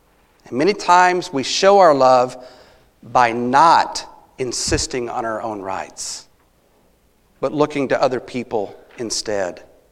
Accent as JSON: {"language": "English", "country": "United States", "said": "I mean, as an American, if we don't demand our rights"}